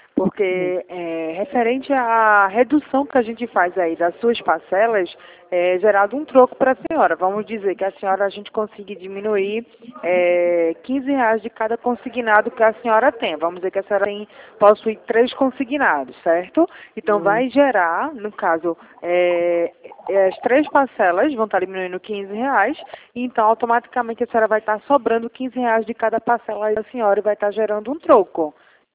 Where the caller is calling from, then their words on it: Recife, Pernambuco, Brazil; Recife, Pernambuco.